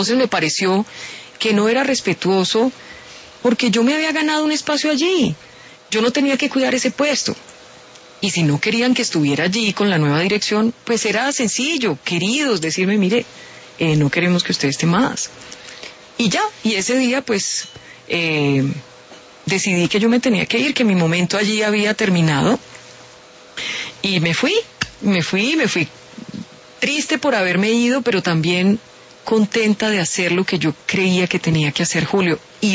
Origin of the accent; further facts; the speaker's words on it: Buga, Valle del Cauca, Colombia; nos hicimos desde chiquitas, somos de Buga las dos